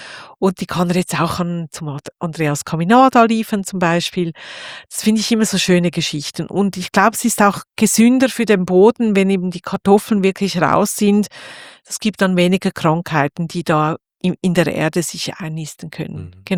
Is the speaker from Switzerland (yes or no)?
yes; Switzerland; also bei uns in der Schweiz berühmt